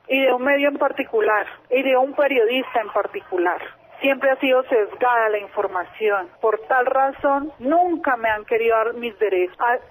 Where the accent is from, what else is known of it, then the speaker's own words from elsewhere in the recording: Arauca, Colombia; born there; Yo soy una mujer que nací en Arauca, Arauca.